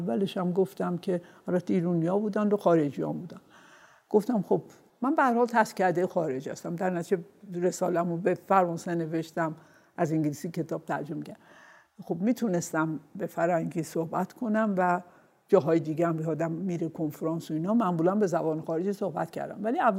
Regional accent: Azerbaijan, Iran; من خودم آذربایجانی هستم، خیلی خوب ترکی حرف میزنم، با دوستان دوره بچگیم و اینها هم همیشه ترکی حرف میزنیم.

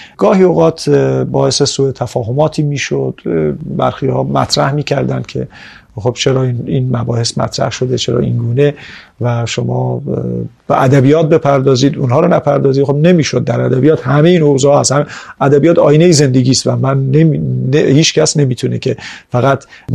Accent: Iran; همه ما ایرانی هستیم

